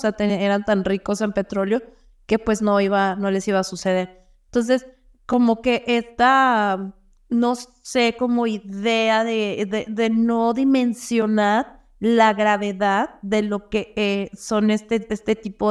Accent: Mexico; pero creo que nosotros como mexicanos sí debemos aprender.

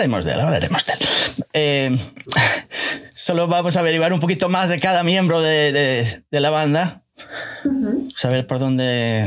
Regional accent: Muros, Galicia, Spain; born there; Yo nací en Muros, en una ciudad muy bonita. Un pueblo, digo, una ciudad. Joder, fue ciudad. Muros.

